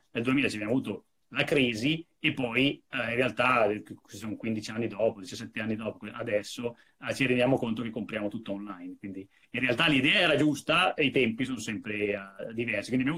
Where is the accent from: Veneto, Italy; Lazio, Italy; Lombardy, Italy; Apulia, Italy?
Lombardy, Italy; born there; sono nato in Valtellina, sono andato a studiare a Pavia